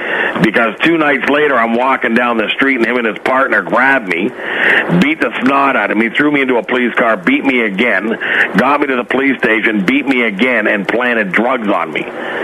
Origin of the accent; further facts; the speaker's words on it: Ontario, Canada; I'm a gentleman from Canada.